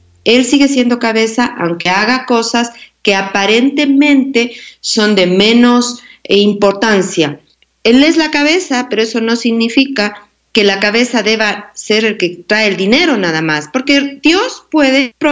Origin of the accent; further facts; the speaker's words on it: Cuenca, Azuay, Ecuador; born there; yo nací en Cuenca, que es una ciudad pequeña, más provinciana.